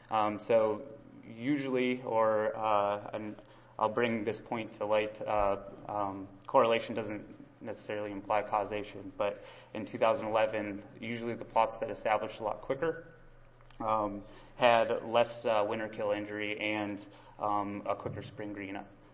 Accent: Wisconsin, United States; I'm from Wisconsin originally, so when I say cold, it's not really that cold.

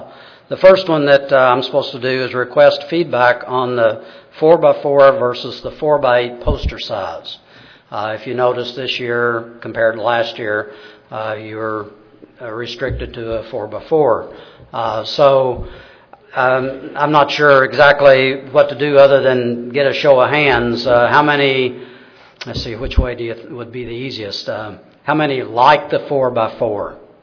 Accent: Kentucky, United States; accent: Kentucky; so you're going to have to put up with my abridged Kentucky accent

